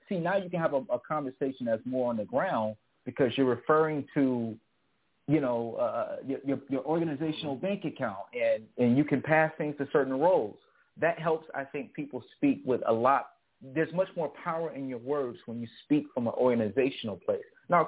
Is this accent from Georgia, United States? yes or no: yes; Hinesville, Georgia, United States; I was raised in Hinesville, Georgia. It's a small town.